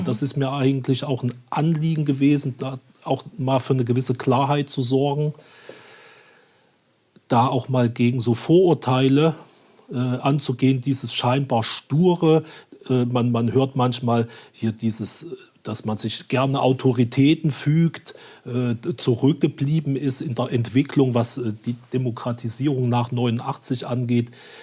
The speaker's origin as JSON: {"language": "German", "region": "Thuringia", "country": "Germany", "tie": "born or raised there", "said": "Dadurch, dass ich ja aus dem Osten komme, meine Heimat Thüringen ist, ich mich sehr gern an sie erinnere, gern auch zu Besuch hinfahre"}